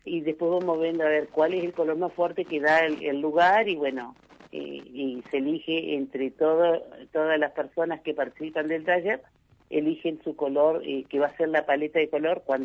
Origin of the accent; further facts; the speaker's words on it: Pilcaniyeu, Río Negro, Argentina; porque yo soy de acá de Pilcanilleu